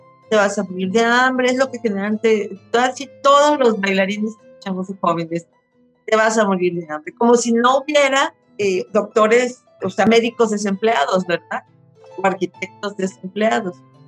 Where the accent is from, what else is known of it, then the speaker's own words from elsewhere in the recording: Poza Rica, Veracruz, Mexico; Esa es mi cultura, esa es la cultura que había en mi ciudad. Era una cultura de un pueblo petrolero. Yo soy de Poza Rica, Veracruz.